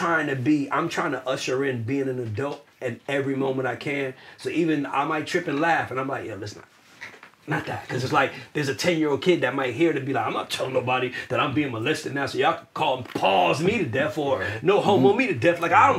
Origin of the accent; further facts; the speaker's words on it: Bronx, New York, United States; I'm from the Bronx, right? I don't claim it often, but I'm from Patterson Projects.